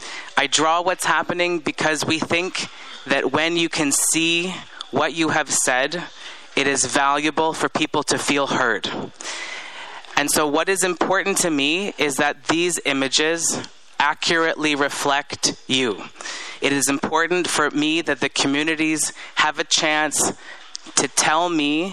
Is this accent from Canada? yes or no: yes; Vancouver, British Columbia, Canada; I come from Vancouver